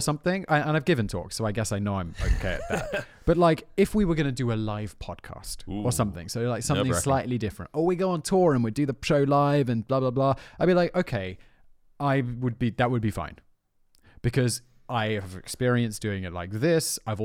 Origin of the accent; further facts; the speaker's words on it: United Kingdom; I feel we're British. We've eaten a lot of Indian food.